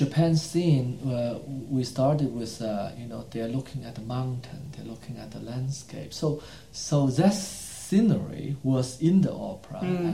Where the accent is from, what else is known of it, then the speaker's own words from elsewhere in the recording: China; Well, I was growing up in China in the 80s, where, right after the Cultural Revolution